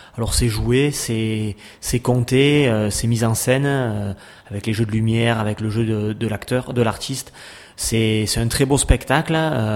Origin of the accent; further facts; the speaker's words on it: Provence-Alpes-Côte d'Azur, France; moi je suis originaire de la vallée du Champsaur et je suis un pur souche, donc j'aime ma vallée